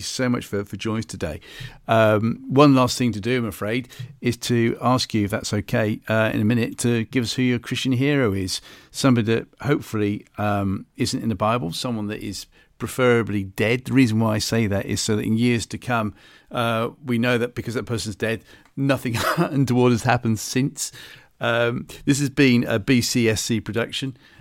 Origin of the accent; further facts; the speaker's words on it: Bristol, South West England, United Kingdom; Well, I consider Bristol my hometown, a city, should I say.